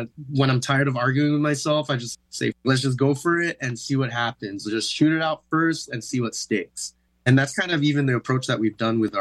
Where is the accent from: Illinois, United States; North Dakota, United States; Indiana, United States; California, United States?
California, United States; San Diego; Even growing up in San Diego, there was all this talk within our culture of being a coconut